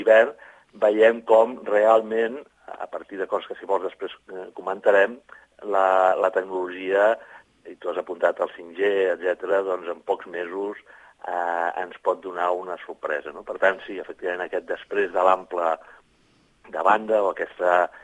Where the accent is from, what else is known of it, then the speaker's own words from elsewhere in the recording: Sant Cugat del Vallès, Catalonia, Spain; jo soc de Sant Cugat i ja saps que ens tillen una mica de pijos